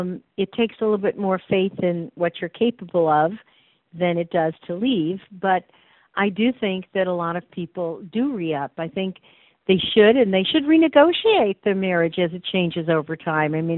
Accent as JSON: {"language": "English", "town": "Chicago", "region": "Illinois", "country": "United States", "tie": "born or raised there", "lives_now": "Seattle, United States", "said": "where I've lived for a very long time. although I grew up in Chicago and got educated in the East Coast, so been around the country some."}